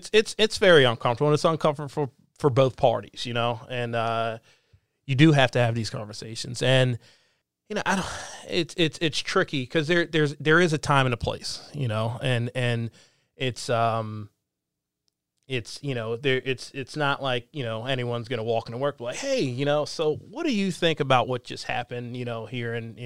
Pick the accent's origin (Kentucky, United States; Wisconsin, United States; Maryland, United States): Maryland, United States; Columbia; And I grew up in a place called Columbia, Maryland. It's right in between Baltimore and DC. And it was very, very diverse from growing up.